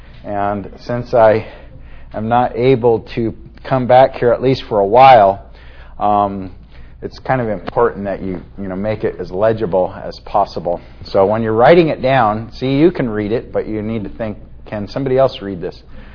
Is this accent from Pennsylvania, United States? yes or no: no; Fresno, California, United States; I grew up in Fresno, not too far away from you all, so I know this area very well, although it's been a while since I've lived in the valley, but my parents still live there.